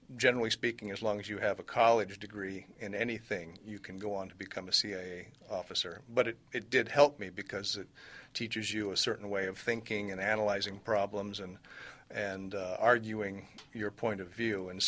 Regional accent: Southwest, United States; I grew up in the American Southwest.

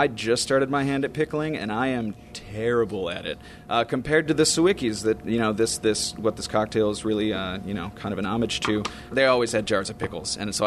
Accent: Tokyo, Japan; moved away; And so I grew up overseas in Tokyo, Japan, and every summer we would come back and visit Michigan

